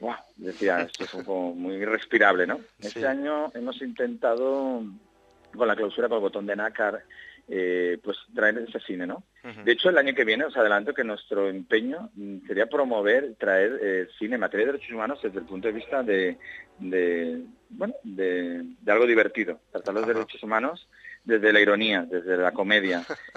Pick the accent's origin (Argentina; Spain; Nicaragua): Spain; somos pioneros los españoles, somos innovadores y hay que hacerlo